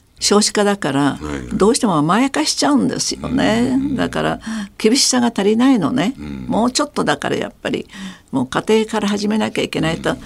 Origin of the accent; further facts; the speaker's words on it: Taiwan; 私は中国人がよく分かってたし、台湾で生きてきたから、ね、日本の統治も経験したし、中国人も見てるし